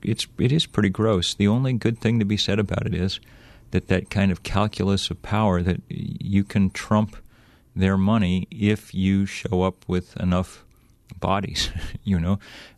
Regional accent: Lexington, Massachusetts, United States; I grew up in Lexington, Massachusetts, the birthplace of American liberty.

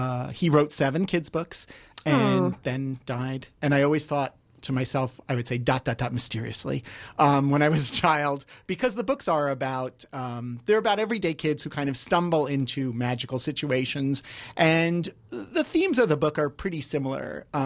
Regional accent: New York, United States; And when I was a teenager, I went into Manhattan, because I grew up in New York

